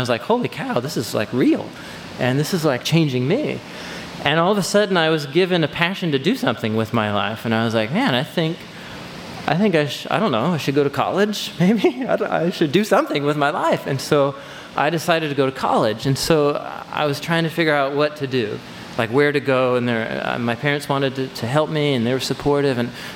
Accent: Hawthorne, United States; So when I was 19, and as I said, I grew up here in Hawthorne, wonderful place to grow up.

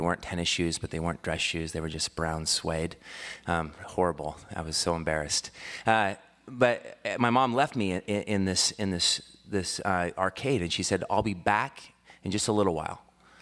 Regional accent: Longview, Washington, United States; I grew up in Longview, Kelso, Washington. You know where that is? It's amazing. It is the center of the universe.

